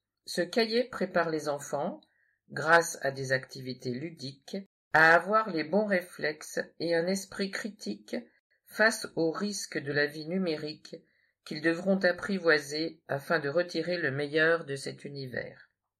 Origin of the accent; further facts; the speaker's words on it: Saint-Maximin, Auvergne-Rhône-Alpes, France; Je suis originaire de Saint-Maximin et vis dans le Grésivaudan depuis 35 ans. J'habite maintenant Sainte-Marie-du-Mont.